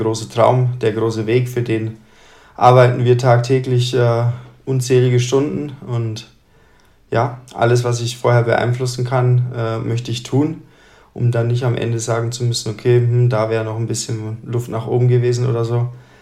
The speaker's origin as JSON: {"language": "German", "region": "Bavaria", "country": "Germany", "tie": "born or raised there", "said": "Ich bin in diesem Seelendorf geboren. Aufgewachsen bin ich tatsächlich in der Nachbarstadt von Zwiesel. Das ist Fichtach im Bayerischen Wald."}